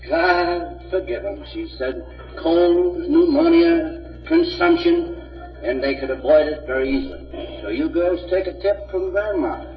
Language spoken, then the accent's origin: English; Lewiston, Maine, United States; also born or lived in Saco; in a little town called Saco, Maine. I was reared in Lewiston, Maine.